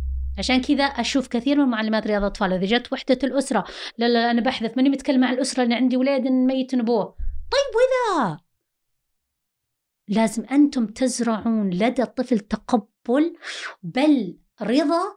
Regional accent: Saudi Arabia; احنا كسعودية عندنا الـ الـ الـ الـ الأم البديلة أحيانا تكون غير مستقرة

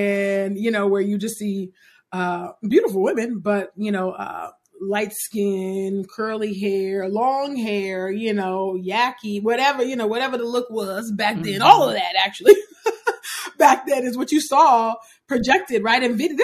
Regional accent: California, United States; I talk about my social location, you know, being born and raised in California. I think that matters. Being Nigerian American, I think that matters as well

